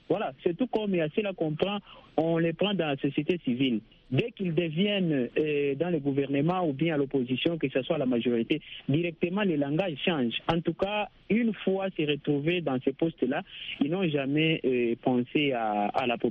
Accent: DR Congo; comme chez nous en RDC

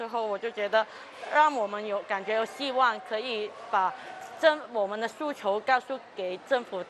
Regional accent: Hong Kong; 我们香港人是不会这么容易的，屈服在这一个环境底下

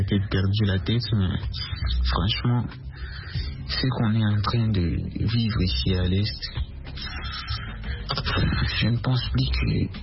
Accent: Bukavu, South Kivu, DR Congo

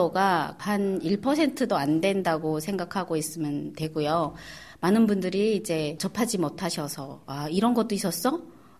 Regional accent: North Korea; moved away as an adult; now in South Korea; 제가 북녘에 있을 때도 공무원 생활을 9년 동안 하면서 개인 사업을 크게 했었어요. 그러다가 일단은 이제 탈북을 했는데 대한민국에 와서

